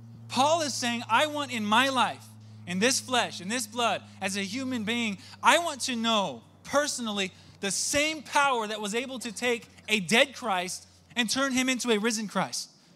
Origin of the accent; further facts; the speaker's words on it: United States; Look, I'm an American through and through, okay? My wife got me to like apple pie. I love the flag.